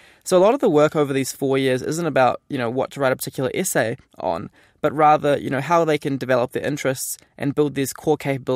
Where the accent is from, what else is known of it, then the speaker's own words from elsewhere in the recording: New Zealand; I grew up in New Zealand